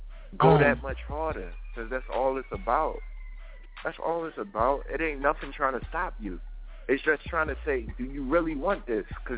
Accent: Philadelphia, Pennsylvania, United States; I pray for that man, and I wish him the best, because I'm from Philly, and It's a bad feeling.

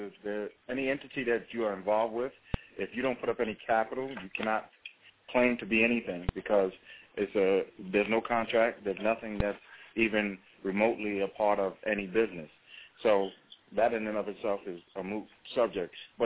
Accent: Mount Vernon, New York, United States; I'm from Mount Vernon, New York.

